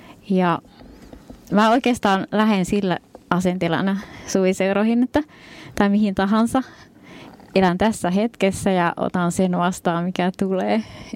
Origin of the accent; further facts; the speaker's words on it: Rovaniemi, Lapland, Finland; born there; also born or lived in Helsinki; now in Nuorgam, Finland; No Rovaniemellä olen syntynyt ja sitten asunut ympäri Suomea ja välissä ulkomaillakin. Ja 2 vuotta sitten muutin Helsingistä ensin Utsjoelle. Ja sitten mut kutsuttiin töihin Nuorgamiin.